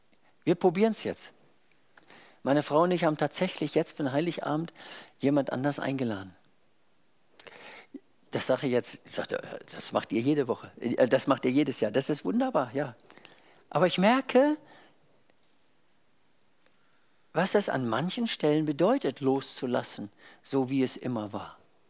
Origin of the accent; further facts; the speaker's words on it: South Africa; Ich bin in Südafrika aufgewachsen.